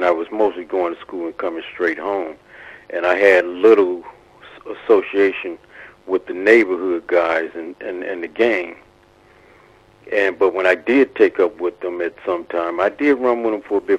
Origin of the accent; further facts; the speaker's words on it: Chicago, Illinois, United States; I'm thinking, okay, I'm from Chicago.